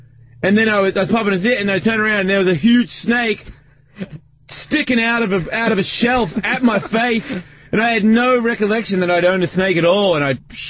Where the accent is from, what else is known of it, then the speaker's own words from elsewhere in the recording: Australia; I'm from Australia, I know that.